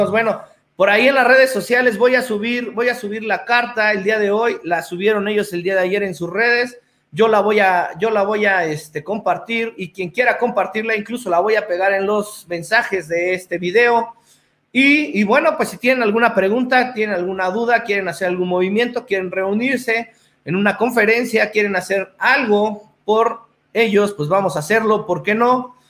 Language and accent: Spanish; Mexico; Entonces nosotros como mexicanos debemos de luchar y debemos de respaldar nuestros propios intereses